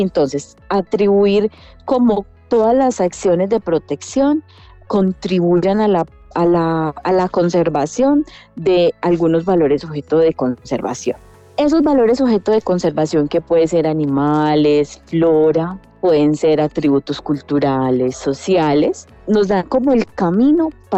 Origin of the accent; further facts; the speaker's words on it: Antioquia, Colombia; como colombianos, como antioqueños que somos.